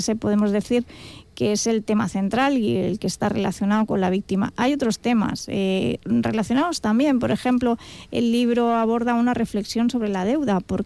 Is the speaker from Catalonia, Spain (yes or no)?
yes; Catalonia, Spain; Yo soy catalana, la novela está ambientada en Madrid